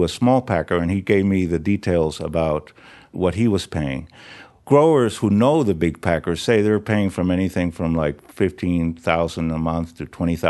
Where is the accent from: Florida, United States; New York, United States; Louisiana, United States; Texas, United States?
New York, United States; also born or lived in Puerto Rico; And I grew up in New York and Puerto Rico